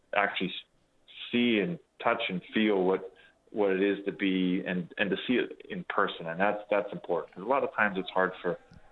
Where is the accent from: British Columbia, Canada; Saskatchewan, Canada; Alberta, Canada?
Alberta, Canada; Medicine Hat; I think back in the 70s when I grew up in Medicine Hat